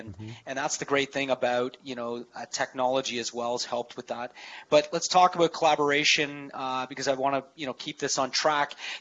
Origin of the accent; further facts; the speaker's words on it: Canada; I'm Canadian as well.